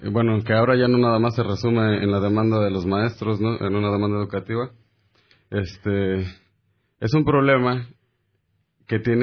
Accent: Mexico; now in Madrid, Spain; yo soy mexicano

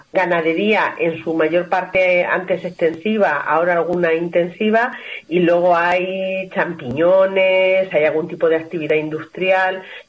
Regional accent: Cenizate, Castilla-La Mancha, Spain; Hay contrastes porque está la zona, por ejemplo, del pueblo que yo soy, de Cenizate, Las Navas, que es una zona que no tiene agua

